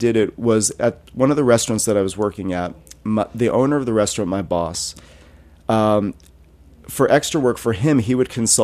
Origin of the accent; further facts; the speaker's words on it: New Jersey, United States; Okay, I grew up in New Jersey. Oh. And I was one of those Jersey kids who couldn't wait to be in New York City.